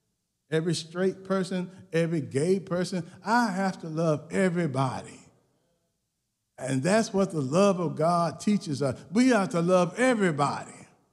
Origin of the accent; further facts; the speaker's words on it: the South, United States; I'm from the South, and so they would tell you when you cook something good, they say, you put your foot in it.